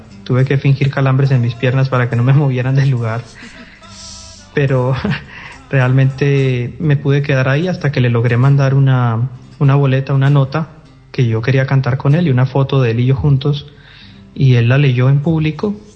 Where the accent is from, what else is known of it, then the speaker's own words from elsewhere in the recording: Medellín, Antioquia, Colombia; Yo soy de Medellín, Colombia, tengo 26 años